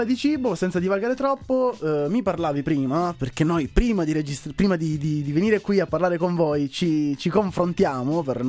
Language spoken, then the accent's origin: Italian; Sicily, Italy; Dato che io sono siciliano, non posso non menzionarvi